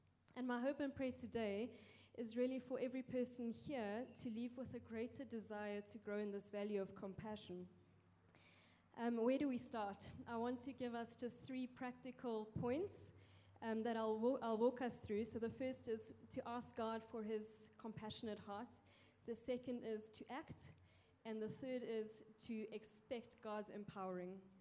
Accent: South Africa; I grew up in South Africa. We were a family of 7, 5 kids.

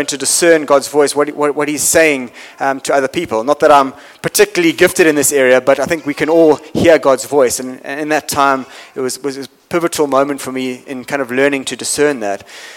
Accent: KwaZulu-Natal, South Africa; also born or lived in Cape Town; So I grew up in Natal, as I said, and then, you know, when I was 18, I went to university in Cape Town. That was 1994.

